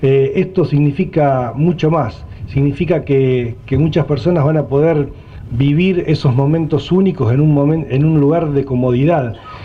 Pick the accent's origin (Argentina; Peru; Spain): Argentina; Chacabuco, Buenos Aires Province; para nosotros que somos de Chacabuco